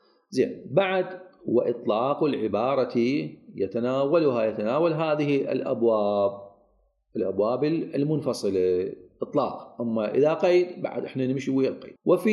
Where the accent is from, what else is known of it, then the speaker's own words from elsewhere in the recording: Iraq; سعادة أكثر البيوت موجود عندنا بالعراق هي موجود بها مربوط عليها على التأسيس ما طور مي